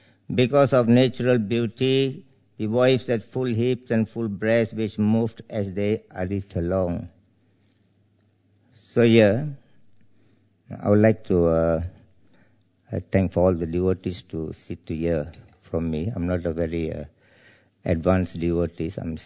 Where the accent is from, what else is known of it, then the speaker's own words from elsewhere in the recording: Malaysia; English is a second language; I'm a Tamil preacher. I'm from Malaysia, but I'm from a South Indian background.